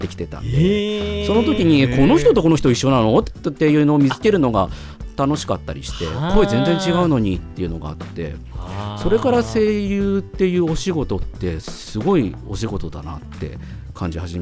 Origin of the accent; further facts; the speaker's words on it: Tokyo, Japan; 東京都です。東京都、東京、ね、そうですね、東京生まれ東京育ちなので。